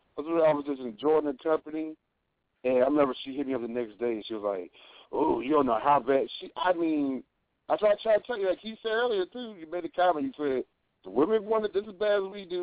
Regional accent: New Jersey, United States; now in Fort Worth, United States; I'm in Tejas. It'd be Fort Worth to be exact. Yes. I got. But I'm originally from Jersey, so you got both of those areas mixed into me.

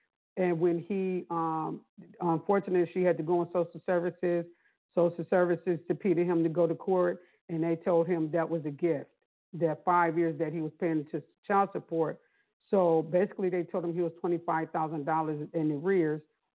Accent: Buffalo, New York, United States; He actually is from my hometown, Buffalo, New York.

